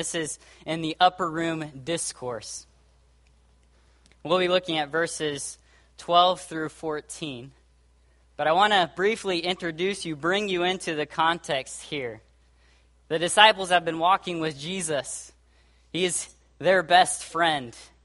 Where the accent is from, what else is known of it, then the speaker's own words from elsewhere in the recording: Brazil; moved away as an adult; now in United States; This summer will be 10 years since I came from Brazil and stepped foot in the U.S. To go to college at the Master's College for 4 years and then go to the Master's Seminary for another 4 years.